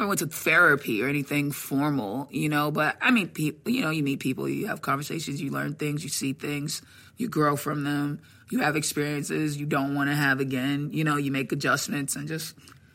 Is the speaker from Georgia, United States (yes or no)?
yes; Atlanta, Georgia, United States; I was born in Atlanta.